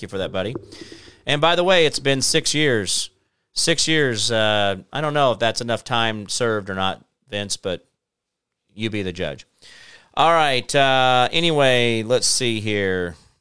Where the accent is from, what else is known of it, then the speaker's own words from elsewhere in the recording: United States; I guess that's just me being an American and having my head up my butt all the time